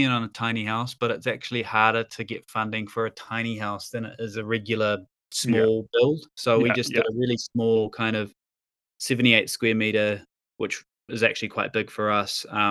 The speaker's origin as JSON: {"language": "English", "country": "New Zealand", "said": "as a Kiwi"}